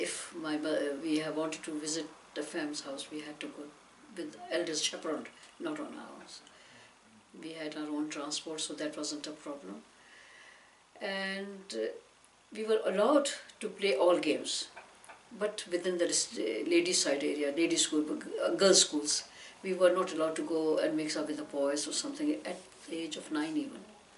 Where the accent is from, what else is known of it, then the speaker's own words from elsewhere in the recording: Peshawar, Khyber Pakhtunkhwa, Pakistan; born there; I was born in Peshawar, Pakistan. … aur main Peshawar mein paida hua hoon, Pakistan.